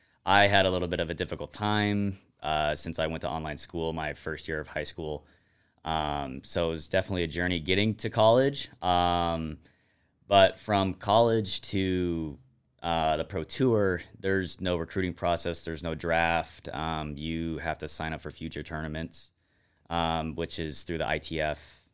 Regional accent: Seattle, Washington, United States; now in Boise, United States; I'm from Seattle, Washington.

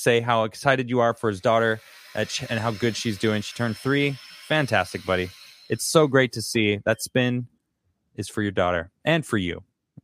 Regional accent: Chicago, Illinois, United States; I mean, I grew up in Chicago where there's like full-on seasons.

